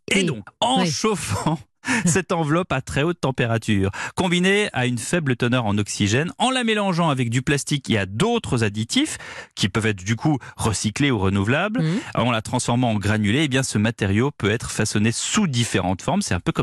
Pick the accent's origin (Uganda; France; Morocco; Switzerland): France; chez nous en France